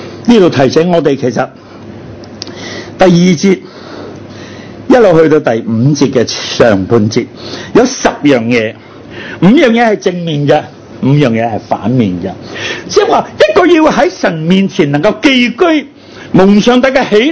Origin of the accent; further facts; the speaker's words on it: China; 我们中国人有个说话